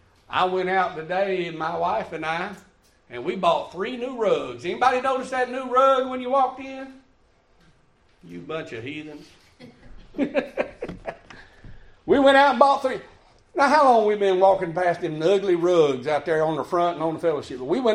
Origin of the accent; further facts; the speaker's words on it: United States; I realize we good Americans. We good Americans. We're American Christians. We got to have our vote.